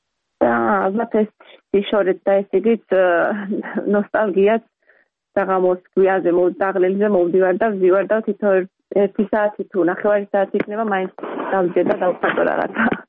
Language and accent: Georgian; Batumi, Adjara, Georgia; ზღვის ქალაქში გავიზარდე, ბათუმში გავიზარდე და დღესისამდელ დაბხულობით სულ თითქმის ზღვაზე ვიყავით, იმიტომ რომ ძალიან ახლოს ვცხოვრობ პირდაპირ ცენტრში ქალაქში.